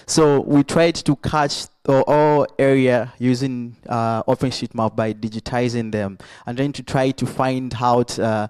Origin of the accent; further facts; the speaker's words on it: Zambia; I'm from Zambia.